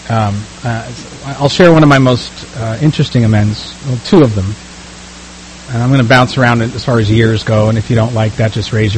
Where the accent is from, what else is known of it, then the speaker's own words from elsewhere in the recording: Las Vegas, Nevada, United States; And we come from Las Vegas, where how you look and what you can bring to the trophy conversation is currency.